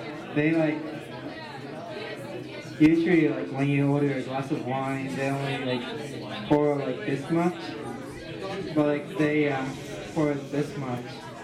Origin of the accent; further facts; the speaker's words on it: Seattle, Washington, United States; Purple Power. I came from Seattle.